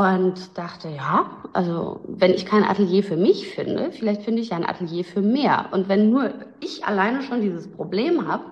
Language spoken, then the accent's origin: German; Hamburg, Germany; now in Berlin, Germany; okay, Berlin und ich komme eigentlich aus Hamburg